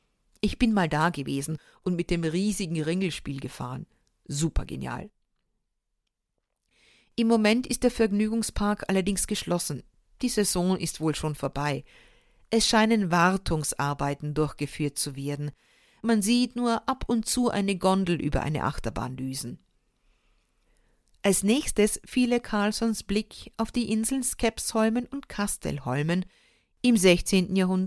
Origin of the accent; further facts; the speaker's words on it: Austria; bei uns in Österreich